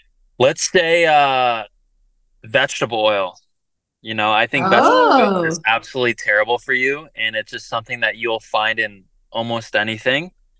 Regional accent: Florida, United States; Yeah, I guess, you know, growing up in Florida, my dad was a baseball player.

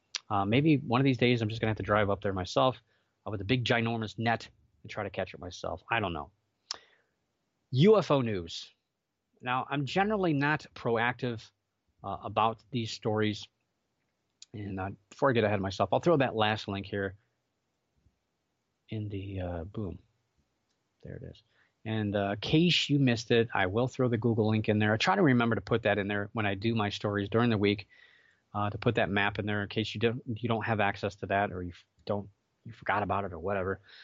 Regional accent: Ohio, United States; I want to mention that I live in Northeast Ohio. I grew up in Northeast Ohio, and we're home of the Goodyear blimp, and it's based out of Akron for Goodyear.

